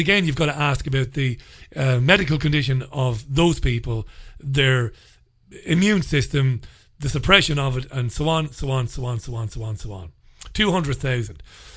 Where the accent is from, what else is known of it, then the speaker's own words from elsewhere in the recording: Waterford, Munster, Ireland; I was based in Waterford. I was born and bred in Waterford, worked for WLRFM in Waterford.